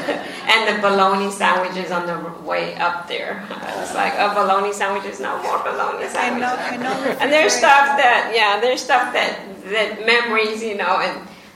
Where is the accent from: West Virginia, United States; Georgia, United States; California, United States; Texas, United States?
Texas, United States; Brownsville; and I'm from Brownsville, so a lot of other Mexican Americans